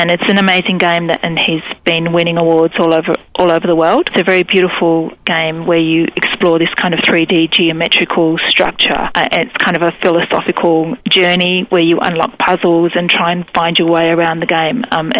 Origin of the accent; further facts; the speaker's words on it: Sweden; I'm from Sweden.